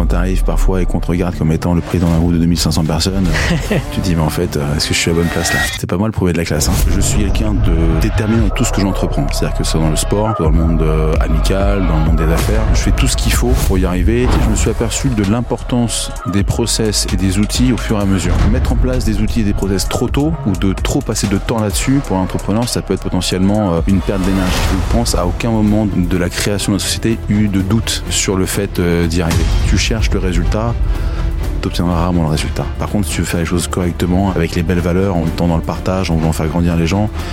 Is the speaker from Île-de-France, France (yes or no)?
yes; Paris, Île-de-France, France; born or raised there